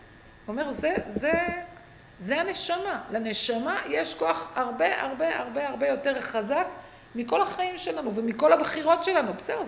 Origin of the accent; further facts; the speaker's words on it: Petah Tikva, Central District, Israel; תקשיבו, אני גדלתי בפתח תקווה, הייתי בתל אביב כל חיי